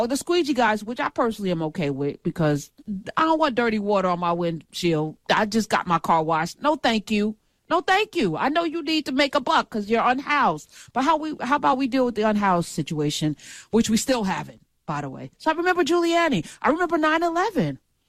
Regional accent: New Jersey, United States; I'm a New York adjacent person, even though I'm from Jersey

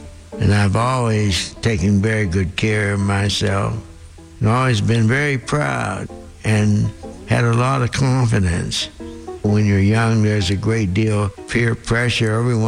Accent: New Castle, Pennsylvania, United States; My birthday is July 23rd, 1926. I grew up in Newcastle, Pennsylvania. My father was a coal miner, but he was a naturalist.

